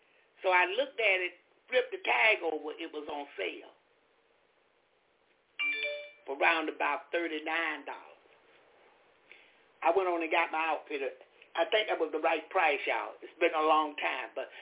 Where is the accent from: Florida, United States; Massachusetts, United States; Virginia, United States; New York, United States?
Florida, United States; I'm from Florida.